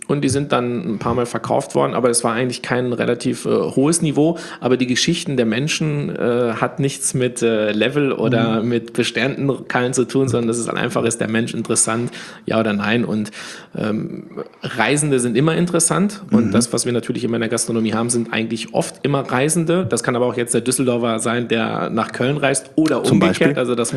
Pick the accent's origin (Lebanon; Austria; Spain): Spain; Bin ja Spanier, also ich bin Sohn von Gastarbeitern. Mein Vater ist 69 nach Deutschland gekommen und meine Mutter 71.